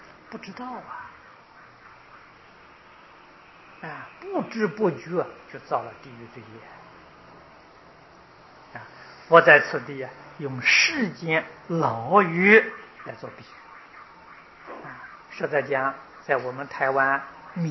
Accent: China; 神识去投胎我们中国人讲灵魂去投胎

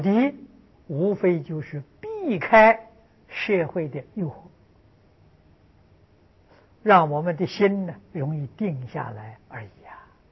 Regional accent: Lujiang, Anhui, China; 我小时候，我是安徽人，我的老家在庐江，距离九华山呢不算太远

